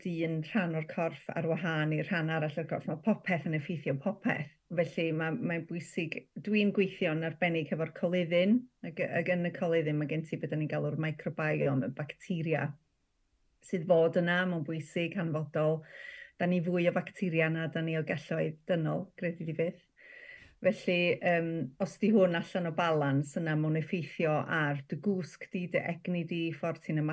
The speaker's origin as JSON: {"language": "Welsh", "region": "Wales", "country": "United Kingdom", "said": "dwi o Dyffryn Anlle, ysgol Nebo eisiau, ysgol bach iawn."}